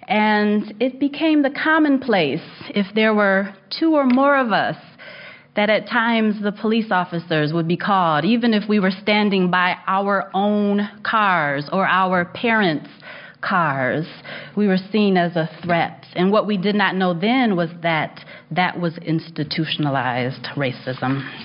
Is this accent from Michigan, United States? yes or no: yes; Kalamazoo, Michigan, United States; also born or lived in Ann Arbor; I was born and raised in Kalamazoo. I love Kalamazoo. It's such a special place. I've been in Ann Arbor for the past 17 years, but it's so good to be back.